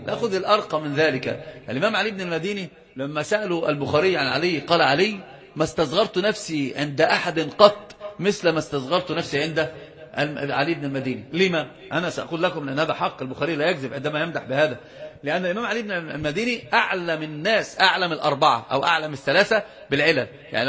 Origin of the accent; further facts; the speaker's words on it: Yemen; زي ما بيقولوا عندنا في اليمن